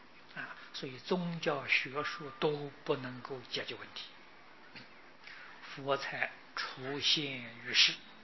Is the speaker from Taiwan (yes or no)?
no; China; 今年按我们中国人的算法，是佛陀灭后啊3019年啊，3019年。